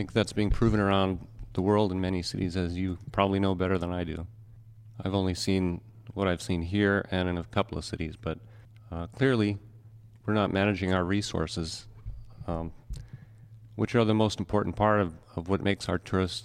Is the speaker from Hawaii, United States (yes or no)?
yes; Hawaii, United States; I've been here off and on. I grew up on Oahu.